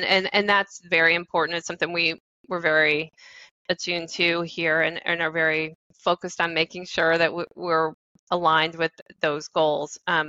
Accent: Kentucky, United States; I grew up outside of Louisville, Kentucky, on

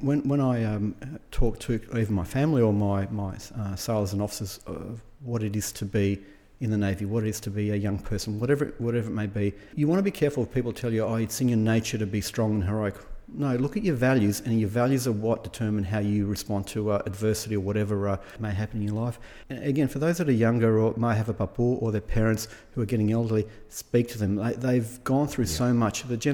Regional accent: Elwood, Victoria, Australia; I think it's like most first generation Greeks growing up. So I grew up in Elwood, like I think.

